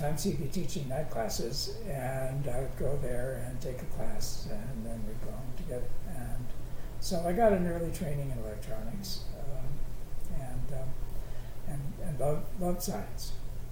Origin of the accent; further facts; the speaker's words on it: Minneapolis, Minnesota, United States; Growing up in Minneapolis was wonderful. I remember walking everywhere.